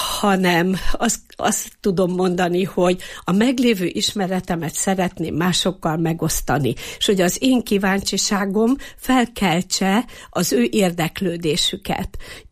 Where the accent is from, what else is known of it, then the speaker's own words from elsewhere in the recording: Eger, Heves, Hungary; És akkor onnan már válogatunk mint egriek a templomba